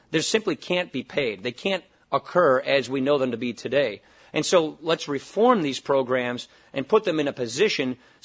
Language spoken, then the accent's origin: English; Wisconsin, United States; I come from Wisconsin. A lot of these ideas came from Wisconsin to begin with.